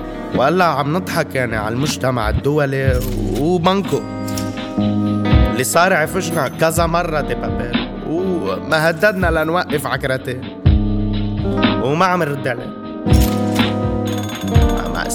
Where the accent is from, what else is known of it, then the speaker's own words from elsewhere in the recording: Lebanon; إجمالاً نحن كلبنانية منتفاخر بعزة نفسنا وكبريائنا